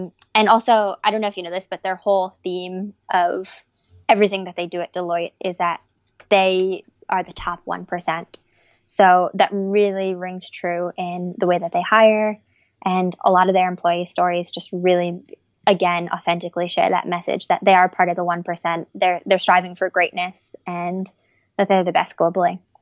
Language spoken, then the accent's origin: English; United States; Yeah, I mean, as an American, I just think Michelle Obama is just absolutely amazing.